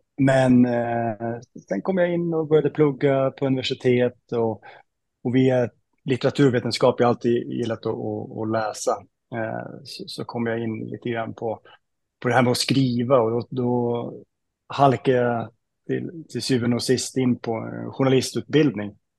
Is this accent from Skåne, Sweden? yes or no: no; Gävle, Gävleborg County, Sweden; född och uppväxt i Gävle.